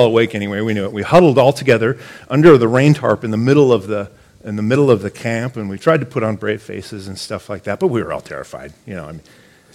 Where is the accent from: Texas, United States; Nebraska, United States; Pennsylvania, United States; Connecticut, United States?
Nebraska, United States; seven tornadoes ravaged Grand Island, Nebraska, which was near my hometown by Nebraska standards.